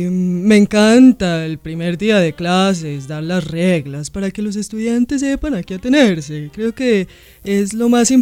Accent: Bogotá, Bogotá Capital District, Colombia; also born or lived in Huila; Pues en realidad yo nací en el Huila y desde muy pequeña me vine a vivir a Bogotá.

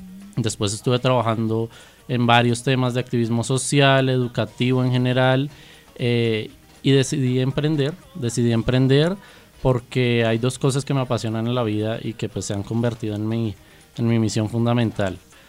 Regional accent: Bogotá, Colombia; Bueno, yo soy bogotano, yo soy ingeniero industrial de base.

